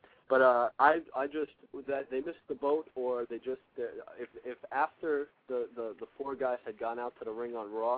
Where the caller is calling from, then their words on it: New Jersey, United States; I'm calling from New Jersey, actually.